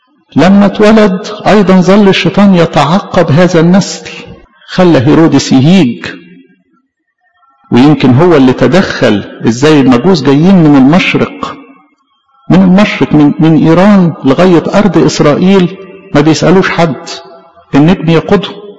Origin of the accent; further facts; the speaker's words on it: Egypt; طبعا ده اعتزاز لينا كمصريين